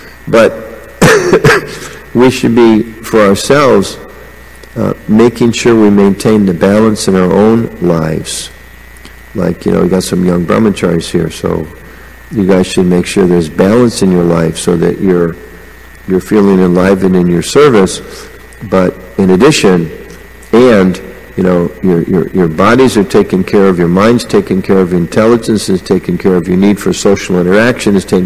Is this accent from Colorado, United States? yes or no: yes; Denver, Colorado, United States; I grew up in Denver. It was my first temple.